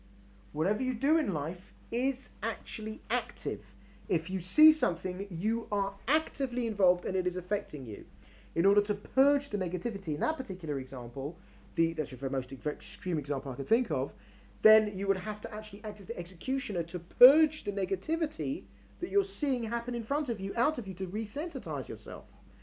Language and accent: English; London, United Kingdom; I grew up in London.